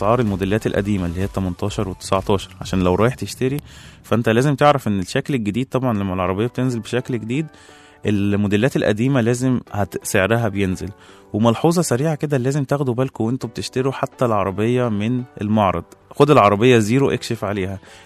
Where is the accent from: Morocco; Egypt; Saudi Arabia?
Egypt; وده طبعا لازم بيزيد عندنا في مصر مع الزحمة